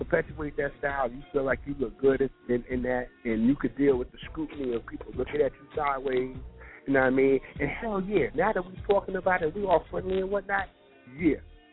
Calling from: Brooklyn, New York, United States; I'm calling from Brooklyn.

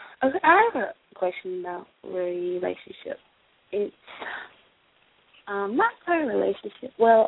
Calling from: Florida, United States; calling from Florida.

